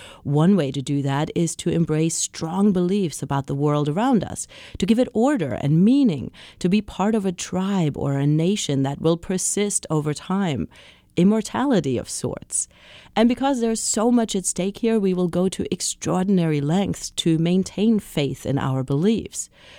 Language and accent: English; Germany; I was born and raised in Germany, so I started texting friends who live in France.